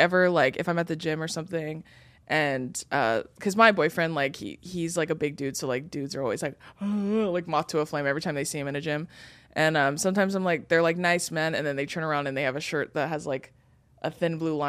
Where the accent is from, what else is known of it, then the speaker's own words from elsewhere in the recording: Santa Ana, California, United States; because I grew up in Santa Ana. Like, I was born in Santa Ana, which is in Orange County.